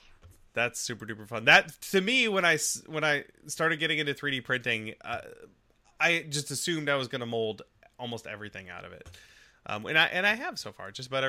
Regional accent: United States; I'm an American and we have that option, so I just go with it.

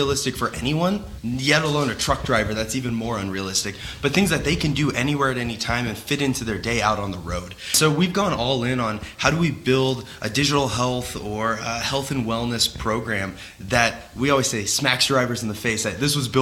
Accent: St. Louis, Missouri, United States; I'm from St. Louis, and I was working in a PT clinic down there

